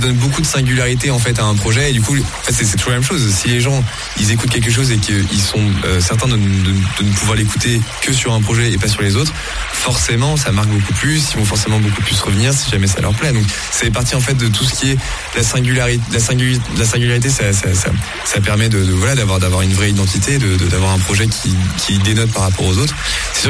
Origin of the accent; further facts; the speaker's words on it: Paris, Île-de-France, France; Je suis un Parisien pur jus en vrai, et j'ai toujours dit que je ferais toute ma vie à Paris parce que c'est la plus belle ville du monde, c'est ma ville.